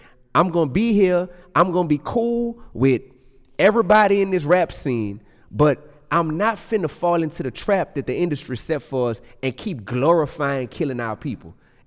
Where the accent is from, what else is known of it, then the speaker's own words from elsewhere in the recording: New Orleans, Louisiana, United States; So we grew up in New Orleans.